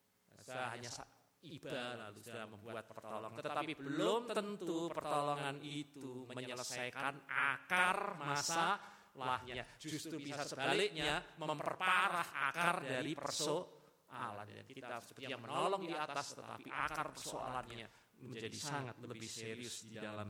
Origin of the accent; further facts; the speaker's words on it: Kudus, Central Java, Indonesia; saya terkejutkan di daerah saya ini daerah Kudus, daerah lalu dekat Pati